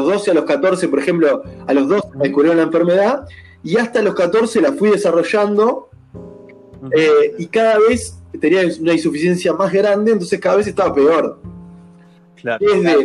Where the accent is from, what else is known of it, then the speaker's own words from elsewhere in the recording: Uruguay; voy a votar como buen ciudadano uruguayo democrático